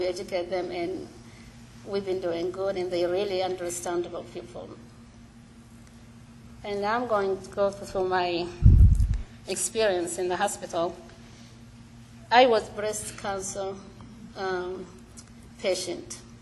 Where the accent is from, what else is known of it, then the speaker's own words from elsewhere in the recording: Ethiopia; English is a second language; I am from Ethiopia.